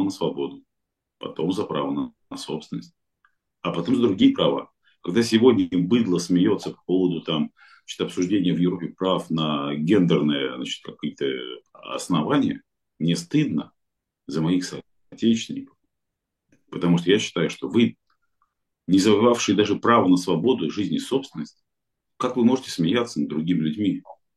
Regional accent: Saint Petersburg, Russia; Потому что я петербуржец, конечно. Я даже больше скажу, я вселястроец. Я человек, который вот прожил всю жизнь на Васильевском острове. Для меня это родной район.

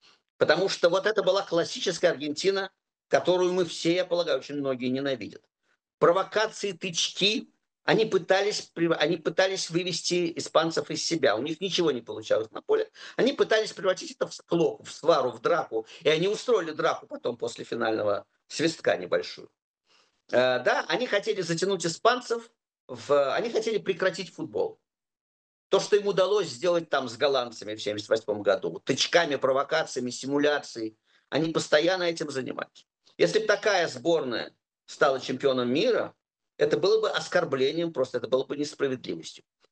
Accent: Moscow, Russia; Когда я был в армии, то я за то, что я москвич, получал в рыло чаще даже, чем за то, что я еврей.

